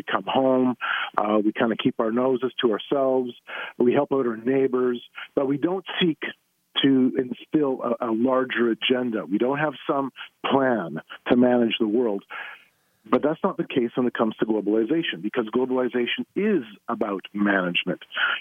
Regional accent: Canada; I'm from Canada, as you mentioned.

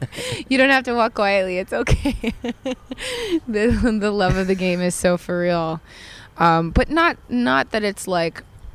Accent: Jackson, Tennessee, United States; also born or lived in New York; I'm back in the South. I grew up in Tennessee. I grew up in Jackson, and I moved back there around Valentine's Day. From New York

